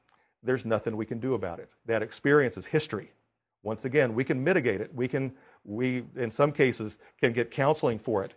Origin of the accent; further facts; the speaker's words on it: Oklahoma, United States; also born or lived in Texas; I grew up in Oklahoma and Texas. The town that I lived in when I was in the 7th grade was 100% white.